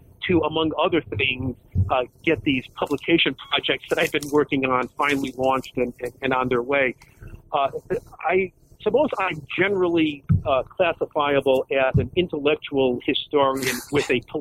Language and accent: English; Connecticut, United States; now in Rochester, United States; I'm originally from Connecticut, but I now live in Rochester, New York.